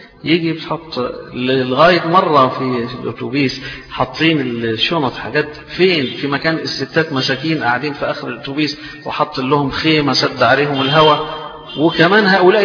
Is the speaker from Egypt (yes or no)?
yes; Egypt; وإحنا عادتنا هنا تربينا على كده، إحنا كمصريين تربينا على كده